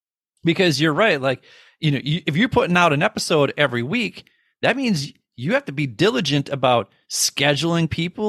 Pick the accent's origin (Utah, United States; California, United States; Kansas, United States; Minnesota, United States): Minnesota, United States; When you're nice, that's what I'm from Minnesota. That's what we're called, Minnesota nice.